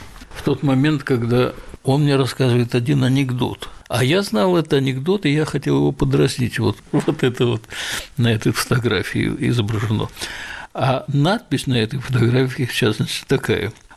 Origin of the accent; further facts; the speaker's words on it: Moscow, Russia; Я родился в Москве, жил в Москве и учился в Москве, и работал в Москве, хотя очень много ездил. Я был истинный, так сказать, житель большого города и москвич